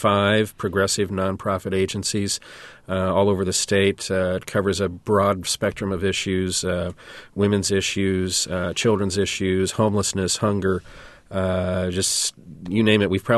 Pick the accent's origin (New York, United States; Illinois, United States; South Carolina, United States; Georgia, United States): Illinois, United States; now in East Central Illinois, United States; I'm actually originally from the Metro East area of Illinois, across on the Illinois side of the river from St. Louis. But I've been here in East Central Illinois now off and on for the better part of 30-some years